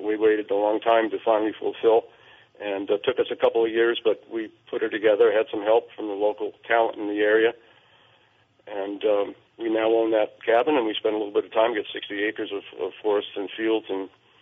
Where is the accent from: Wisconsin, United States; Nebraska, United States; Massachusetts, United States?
Massachusetts, United States; We were raised on the Cape.